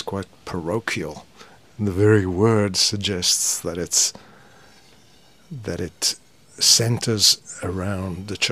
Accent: Italy; But when I grew up in Italy as a child, you weren't even allowed to divorce.

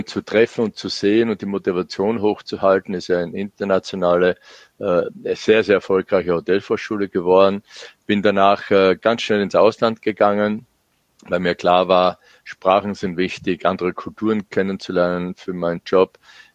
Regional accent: Fohnsdorf, Styria, Austria; Es gibt ja schlechtere Orte aufzuwachsen als in der Obersteiermark. Und ich bin in der Gegend Frohnsdorf aufgewachsen, also auch in der Nähe der Rennstrecke.

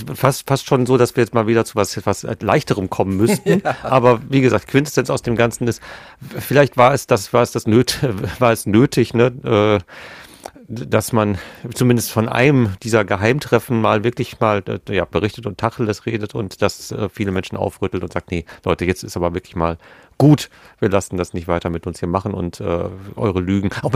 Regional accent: Gelsenkirchen, North Rhine-Westphalia, Germany; Gelsenkirchen, ne? Meine Heimatstadt, ja. Gelsenkirchen Nord ist Bur, ne?

